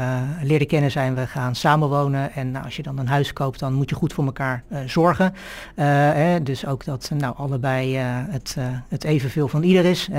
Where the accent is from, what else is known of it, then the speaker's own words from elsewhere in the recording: The Hague, South Holland, Netherlands; born there; Nou, het was eigenlijk alleen mijn geboorte in Den Haag. Ik ben te vroeg geboren.